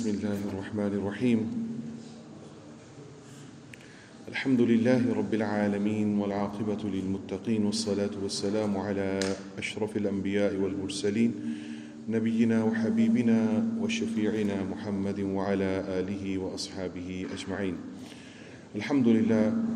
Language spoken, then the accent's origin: English; United Kingdom; We as British especially, we should be used to the line system.